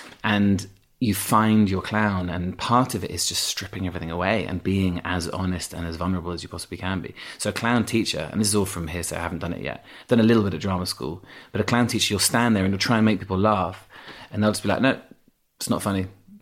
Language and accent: English; Yorkshire and the Humber, United Kingdom; accent: Yorkshire; I had an accent. I had a strong Yorkshire accent till I was about 11, 12, yeah.